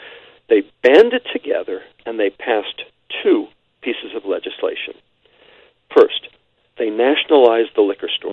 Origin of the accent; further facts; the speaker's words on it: New York, United States; I'm a New Yorker, okay?